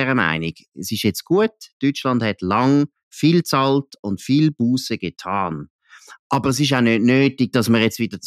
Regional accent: Switzerland; da rede ich jetzt auch ein bisschen als Schweizer Historiker. Wir Schweizer

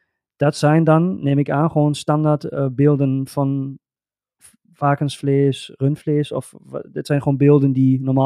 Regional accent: Germany; Dutch is a second language; Ja, ik ben een Duitse

